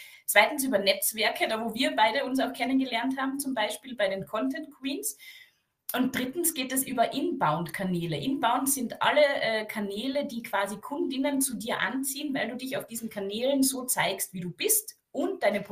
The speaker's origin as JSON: {"language": "German", "region": "Carinthia", "country": "Austria", "said": "Ich bin aus dem Süden Österreichs"}